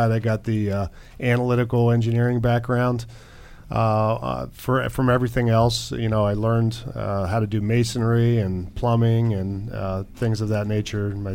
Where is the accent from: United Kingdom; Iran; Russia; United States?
United States; Altoona, Pennsylvania; In the country. My parents had 12 acres and surrounded by farms and mountains and good stuff.